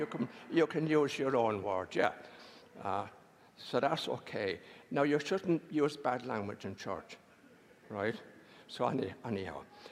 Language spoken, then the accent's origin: English; Ireland; moved away; I was born all those years ago in Ireland. And I grew up in Ireland after the Second World War.